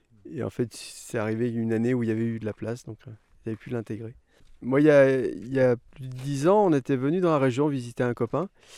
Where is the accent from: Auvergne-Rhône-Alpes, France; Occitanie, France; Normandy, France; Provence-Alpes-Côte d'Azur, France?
Auvergne-Rhône-Alpes, France; Lyon; also born or lived in Ariège; On venait de l'Ariège. On est originaire de Lyon, mais on venait de l'Ariège.